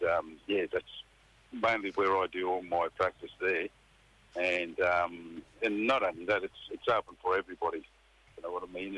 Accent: Queensland, Australia; And that around like Cairns and down far as Babinda, up and through the Atherton Tablelands

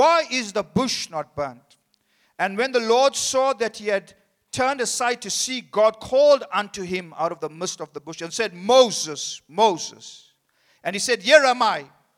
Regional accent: India; Yes, I'm an Indian person.

